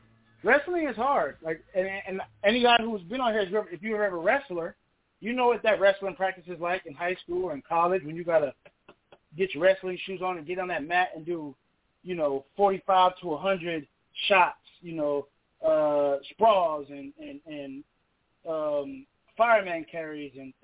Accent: Detroit, Michigan, United States; I grew up in Detroit as well. So, the homies in Detroit, I've been to all the gutters. You know what I'm saying? You know, the 313, I used to live there.

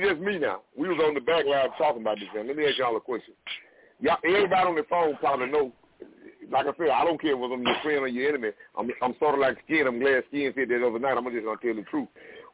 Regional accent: the South, United States; I'm on here. I'm from the South. I'm representing.

